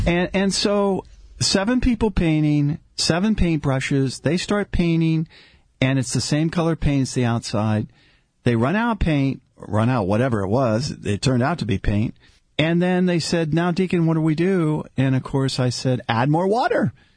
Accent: Glendale, California, United States; We grew up in Glendale, Marianne

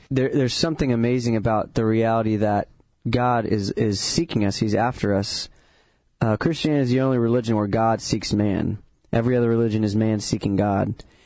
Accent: Ventura, California, United States; that came out of my hometown of Ventura, where a bunch of fires destroyed hundreds of homes in my hometown

